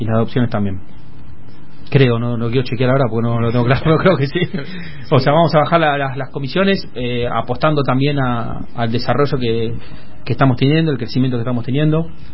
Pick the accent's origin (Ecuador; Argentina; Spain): Argentina; cuando somos argentinos.